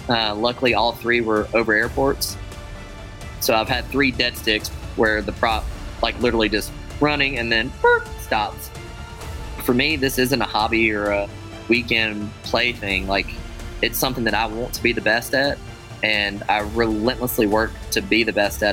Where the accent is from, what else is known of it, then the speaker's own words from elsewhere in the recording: United States; I'm an American aerobatic air show pilot and now air race pilot.